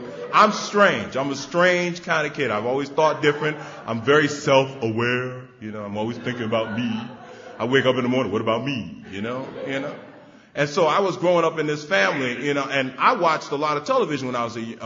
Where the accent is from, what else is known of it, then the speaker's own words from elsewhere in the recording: New York City, New York, United States; Now, I grew up in New York City, where they make the movies, you know, in the South Bronx, right there, not too far from Yankee Stadium